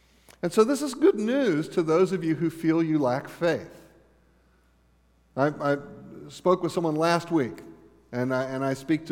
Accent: Florida, United States; I grew up in South Florida, and a huge Latino influx while I was living there.

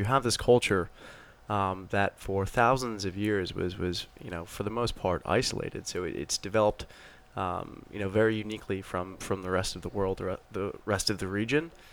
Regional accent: South Hadley, Massachusetts, United States; So I grew up in Western Massachusetts, farm town, South Hadley, Mass.

